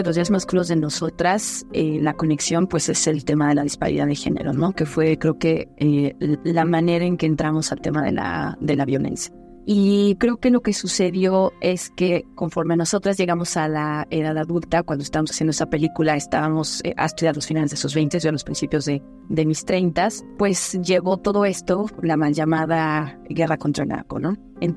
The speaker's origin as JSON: {"language": "Spanish", "country": "Mexico", "said": "donde uno como mexicano se pregunta ¿qué podemos hacer después de esto?"}